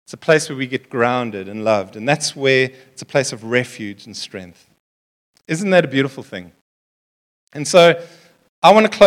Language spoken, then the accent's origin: English; Seychelles; born there; I was born in the Seychelles.